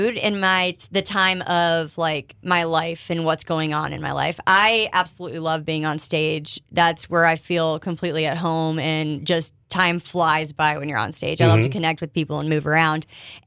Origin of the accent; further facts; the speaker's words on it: Jacksonville, Florida, United States; also born or lived in Rochester, New York; now in Nashville, United States; Well, I was born in Rochester, New York, and then I was pretty much raised in Jacksonville, Florida, and then moved on my own up to Nashville, Tennessee